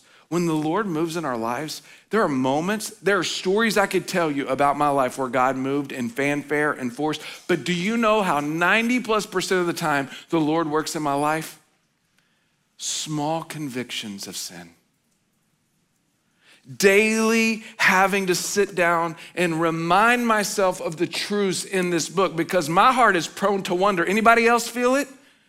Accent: Oklahoma, United States; again, I grew up in Oklahoma.

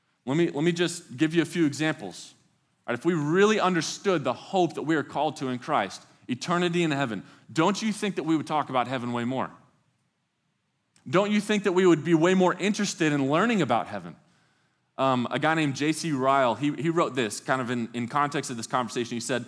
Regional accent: Mesquite, Texas, United States; we had to drive to my hometown and get some pictures of all these places that I grew up. And so I was like, do you want to come with me? Because she hadn't actually been there with me yet. And she was like, yeah, sure. And so picked her up early that morning. We drive to Mesquite, Texas

